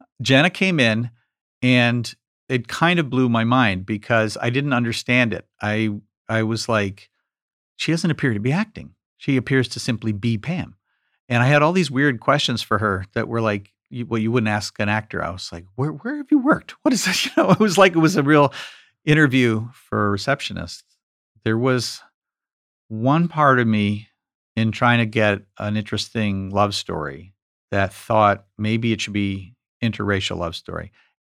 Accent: New York, United States; it was sort of based on me growing up in New York.

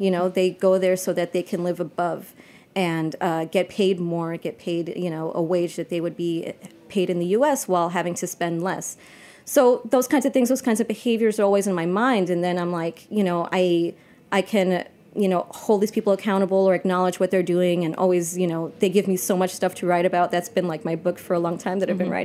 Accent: New York, United States; Born and raised in New York. In the States, you know, I went to Ecuador when I was like 21 for the first time.

